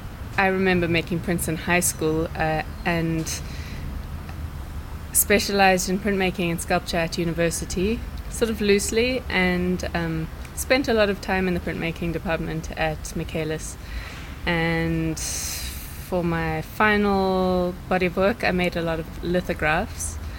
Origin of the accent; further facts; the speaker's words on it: Cape Town, Western Cape, South Africa; now in Belgium; I'm a South African artist, originally from Cape Town. I'm currently studying in Belgium at a place called Kask.